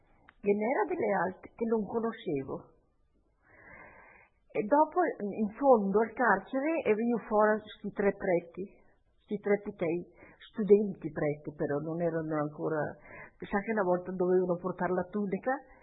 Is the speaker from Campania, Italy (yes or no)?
no; Novaledo, Trentino-Alto Adige, Italy; born there; sono nata a Novaledo il 26/7/21.